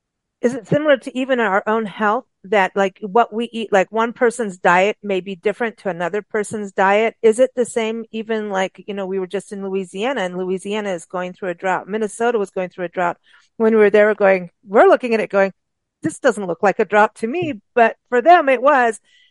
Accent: Kenya; also born or lived in South Africa; I grew up in Africa, in Kenya and South Africa

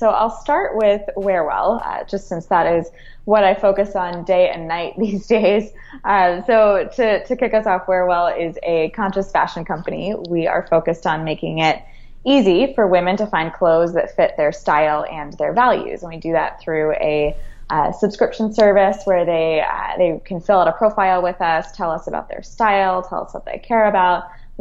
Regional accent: Philadelphia, Pennsylvania, United States; I hail from Philadelphia.

